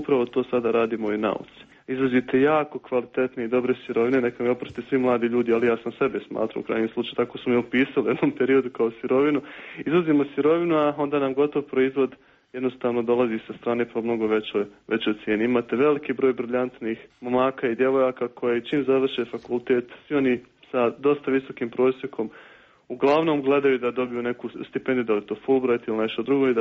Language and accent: Bosnian; Bosnia & Herzegovina; To se kod nas u Bosni i Hercegovini još nije desilo